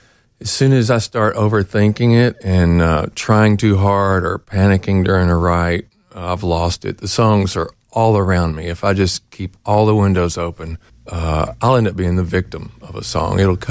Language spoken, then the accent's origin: English; Memphis, Tennessee, United States; moved away as an adult; Well, I was born in Memphis, and I stayed there until my early mid-20s.